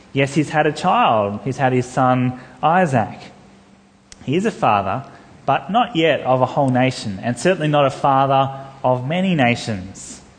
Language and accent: English; Sydney, New South Wales, Australia; born there; I was born here in Sydney.